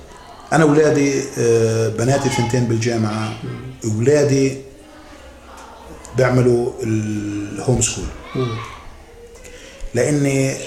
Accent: Palestine

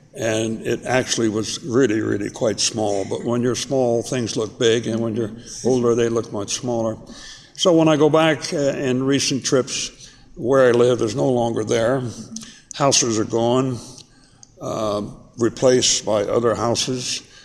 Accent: Canal Zone, Panama; It's always a pleasure to remember growing up in the Panama Canal

